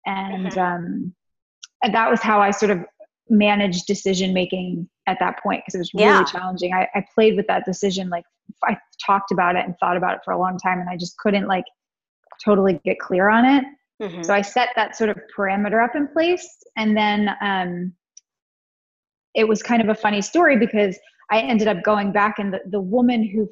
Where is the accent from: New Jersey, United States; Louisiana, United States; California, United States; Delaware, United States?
Delaware, United States; also born or lived in Pennsylvania; So I'm an East Coast girl. I'm from Delaware. I was born in Pennsylvania and I was raised in Delaware.